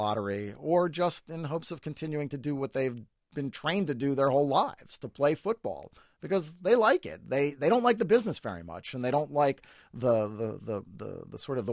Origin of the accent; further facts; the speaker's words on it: New York, United States; I grew up in New York. I was a fan of the Giants.